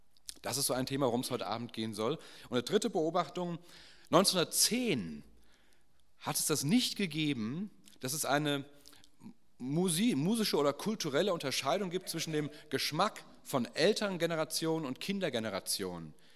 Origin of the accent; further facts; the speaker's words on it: Frankfurt, Hesse, Germany; born there; lebe seit einem Jahr in einem kleinen Ort in der Nähe von Frankfurt, bin eigentlich gebürtiger Frankfurter.